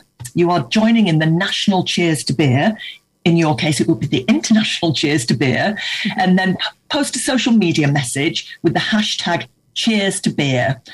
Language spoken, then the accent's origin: English; Yorkshire and the Humber, United Kingdom; I'm from Yorkshire originally